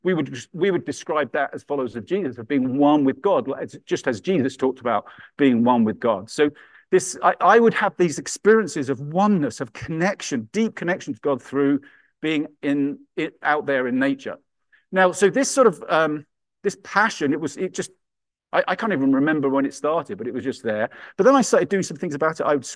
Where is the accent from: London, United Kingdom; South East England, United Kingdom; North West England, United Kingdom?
South East England, United Kingdom; an ancient woodland near where I grew up in Kent, which is in the southeast of England.